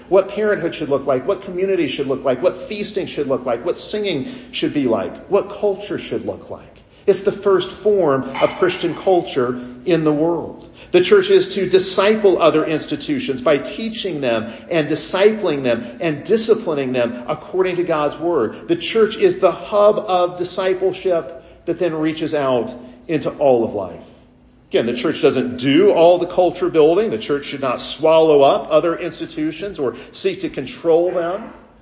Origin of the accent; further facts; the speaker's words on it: Alabama, United States; conservative states like my home state of Alabama